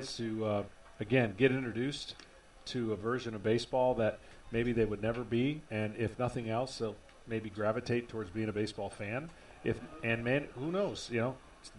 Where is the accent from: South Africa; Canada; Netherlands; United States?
United States; Lansing, Michigan; that's what we did our whole life growing up in Lansing, Michigan.